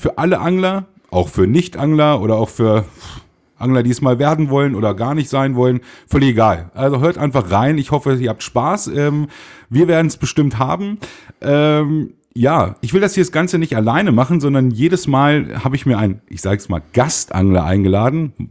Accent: Einbeck, Lower Saxony, Germany; Wir kommen aus Einbeck und wir trinken natürlich auch

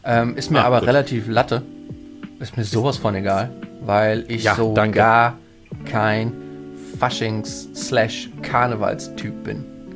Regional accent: Italy; German is a second language; Wir als Italiener

